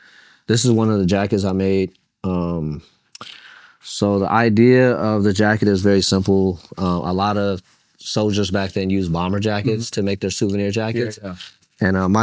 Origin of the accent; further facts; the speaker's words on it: Midwest, United States; growing up in the Midwest